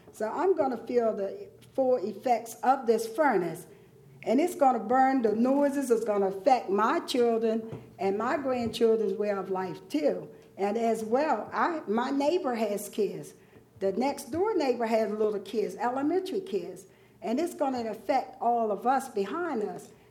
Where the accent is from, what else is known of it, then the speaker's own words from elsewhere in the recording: Georgetown, United States; I grew up in Georgetown. This man is not from Georgetown. He's from Pennsylvania. I was born and raised in this town, and I love Georgetown.